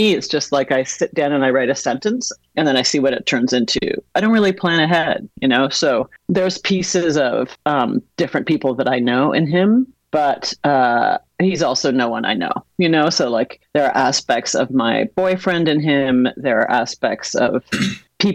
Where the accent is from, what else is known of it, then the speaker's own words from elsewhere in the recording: Canada; moved away as an adult; also born or lived in Boston, United States; now in United States; I grew up in Canada, though I was born in Boston, and I went to college down in the States, and I have been here basically ever since then.